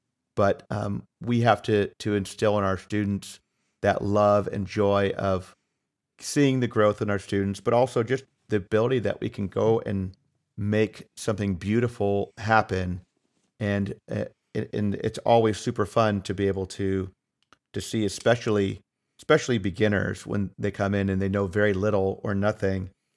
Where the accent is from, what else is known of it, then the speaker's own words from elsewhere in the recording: Ohio, United States; When I was growing up in Northeast Ohio, we were the only, the school districts there are a lot smaller by the city.